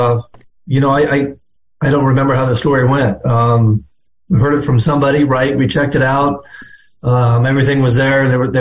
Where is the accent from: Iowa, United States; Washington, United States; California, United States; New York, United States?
Iowa, United States; We're from Iowa, right?